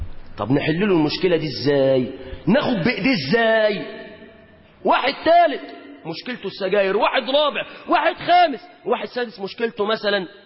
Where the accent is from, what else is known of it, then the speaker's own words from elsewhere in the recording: Mansoura, Dakahlia, Egypt; وكنا نسير مترجلين عندنا في المنصورة